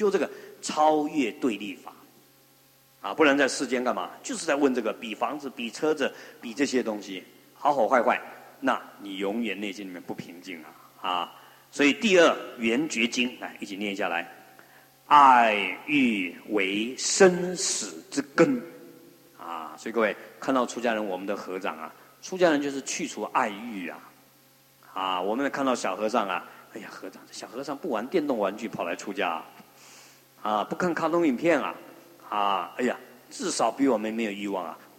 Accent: China; 我们中国人把往生咒当作死人念，实在很不好哎

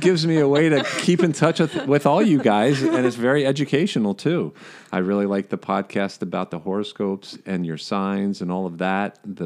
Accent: Cincinnati, Ohio, United States; moved away; And then, well, I love Ohio, though, because I grew up in Cincinnati, Bengals fan.

